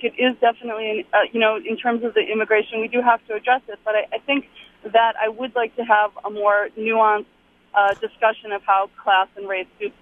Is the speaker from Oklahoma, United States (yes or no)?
no; Wisconsin, United States; I mean, I grew up in Wisconsin